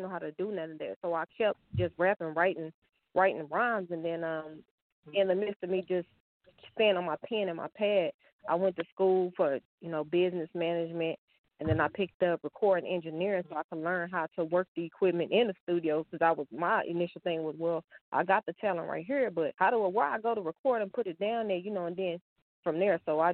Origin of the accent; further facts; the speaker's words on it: Dallas, Texas, United States; But, yeah, that's why I'm from Dallas, Texas.